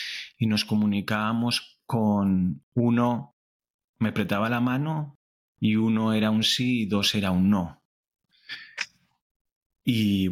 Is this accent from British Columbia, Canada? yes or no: yes; Vancouver, British Columbia, Canada; me trasladaron a Vancouver, que es de donde yo soy.